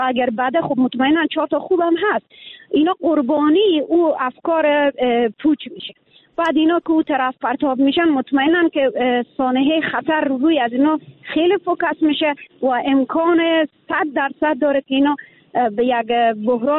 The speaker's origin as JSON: {"language": "Persian", "country": "Afghanistan", "lives_now": "Iran", "said": "به عنوان یک افغان همیشه دفاع کردم از وطن خود"}